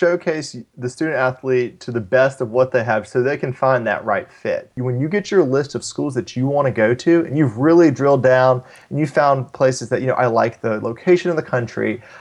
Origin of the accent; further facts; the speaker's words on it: Charlotte, North Carolina, United States; I'm from Charlotte, North Carolina.